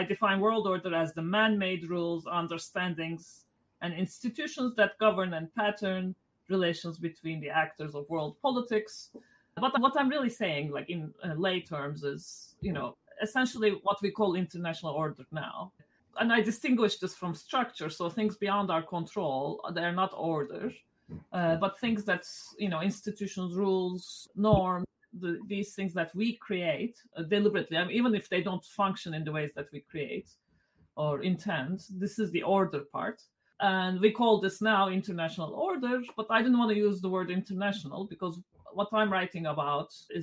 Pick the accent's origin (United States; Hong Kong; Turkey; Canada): Turkey; especially the Turco-Mongol narrative because I'm from Turkey?